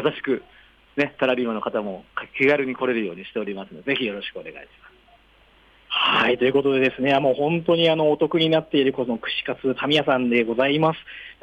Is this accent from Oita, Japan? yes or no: yes; Oita, Japan; あとですね、僕が大分出身、まあ、というのもありまして